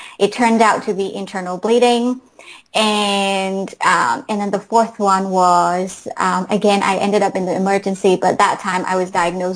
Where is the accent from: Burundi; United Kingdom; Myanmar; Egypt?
Myanmar; I'm originally from Burma, and Burma used to be a country that is closed off from the rest of the world for decades.